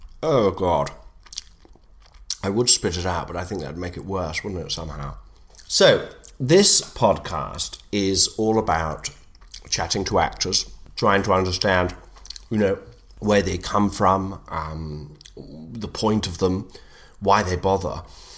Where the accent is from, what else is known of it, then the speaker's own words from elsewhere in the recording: Nottingham, East Midlands, United Kingdom; That's because I come from Nottingham, I won't lie, and I've always struggled to put in my thz.